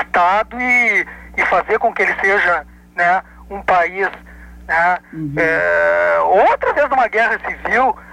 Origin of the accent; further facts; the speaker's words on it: Cachoeira do Sul, Rio Grande do Sul, Brazil; eu não sou baiano, né? Nem sou nordestino, eu sou gaúcho, sou nascido em Cachoeira do Sul.